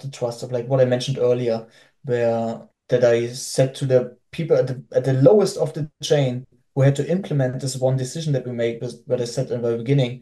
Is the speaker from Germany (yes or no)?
yes; Germany; accent: German; English is a second language; People need to deal with my German accent